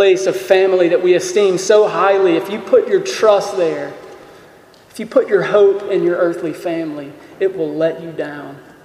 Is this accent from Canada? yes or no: no; China; I was raised in China.